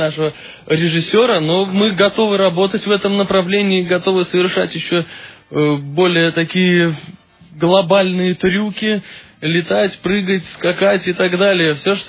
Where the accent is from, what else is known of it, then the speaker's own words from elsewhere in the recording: Saint Petersburg, Russia; also born or lived in Norilsk; родился вообще в Норильске, потом вот, ну, почти сразу в Питер переехали, и там я, в принципе, начал заниматься мопедным спортом